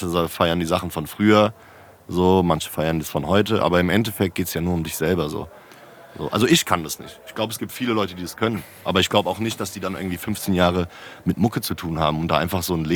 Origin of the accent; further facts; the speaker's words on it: Frankfurt, Hesse, Germany; So, ich komme aus Frankfurt so